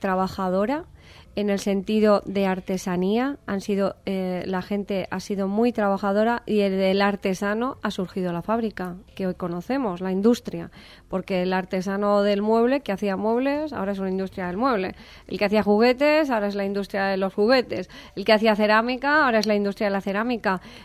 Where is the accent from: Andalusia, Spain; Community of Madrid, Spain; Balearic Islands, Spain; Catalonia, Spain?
Community of Madrid, Spain; Madrid; now in Valencia, Spain; Yo soy de Madrid, aunque llevo muchísimos años aquí, por supuesto me siento valenciana